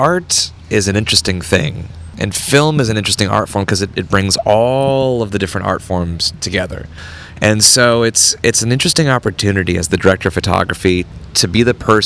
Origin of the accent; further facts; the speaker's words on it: Portland, Oregon, United States; I grew up in Portland, Oregon. So I just, you know, would steal my family's VHS camera and head off into the woods with my friend and just tell all kinds of stories.